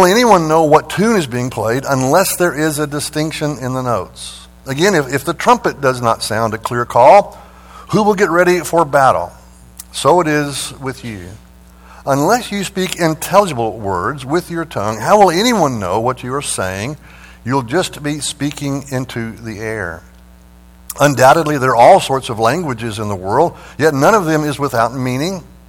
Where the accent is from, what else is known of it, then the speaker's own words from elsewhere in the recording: United States; accent: Texan; and English is still my second language. You know, Texan and Oki is my first language.